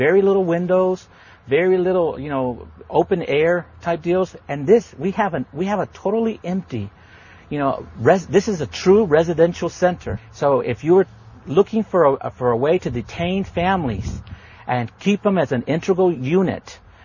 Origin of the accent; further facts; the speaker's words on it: Taylor, Texas, United States; Taylor is a very small community, and growing up in Taylor, basically the same as anybody growing up in any small town.